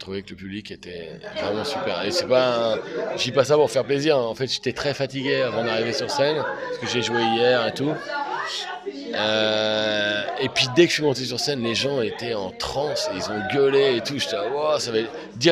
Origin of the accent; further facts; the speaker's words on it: Chinon, Centre-Val de Loire, France; Moi, j'ai grandi en Touraine, donc à Chinon, donc c'est pas loin de la Loire